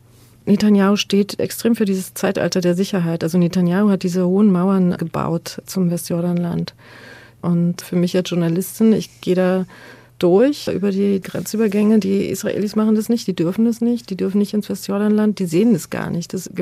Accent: Berlin, Germany; Also ich komme aus Ost-Berlin, ich komme aus der DDR.

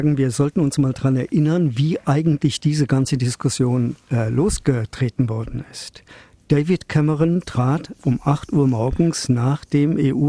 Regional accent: Germany; wir kennen das als Deutsche, auch in Großbritannien blühende Landschaften in der Zukunft.

